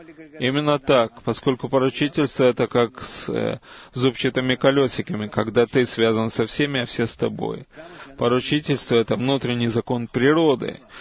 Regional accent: Nazareth Illit, Northern District, Israel; из Нацрат-Элита.

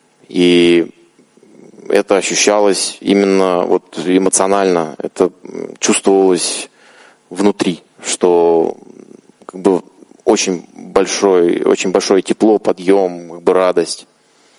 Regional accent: Moscow, Russia; Я из Москвы, но прилетел сейчас из Татарстана.

